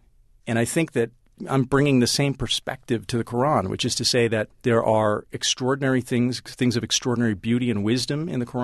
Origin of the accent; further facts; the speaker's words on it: Wisconsin, United States; I'm from Wisconsin.